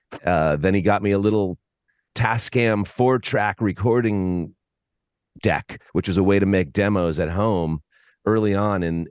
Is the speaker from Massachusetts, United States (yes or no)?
yes; Newton, Massachusetts, United States; now in Minneapolis, United States; I grew up in Newton, Mass, which is, you know, a Boston suburb, which also had the winter, but it wasn't as brutal as this.